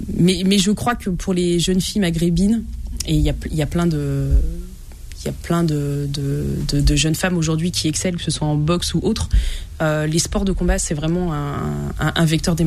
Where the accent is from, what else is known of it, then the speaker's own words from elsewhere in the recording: Bourgogne-Franche-Comté, France; parce que moi je viens de la Saône-et-Loire, donc c'est vraiment un petit département, je suis pas du tout de la région parisienne.